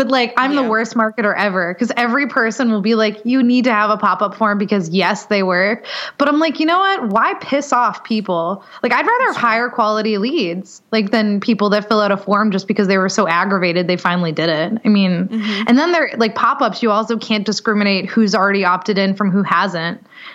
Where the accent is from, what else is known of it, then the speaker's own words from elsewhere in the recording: New England, United States; because I'm from Patriot country. I'm sorry. I'm already sorry about it.